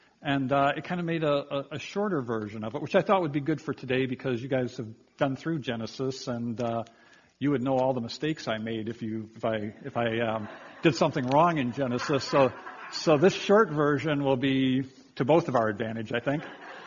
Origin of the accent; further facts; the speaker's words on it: Chicago, Illinois, United States; My wife and Gail and I moved here 16 years ago to Lancaster County, and I was originally from the Chicago area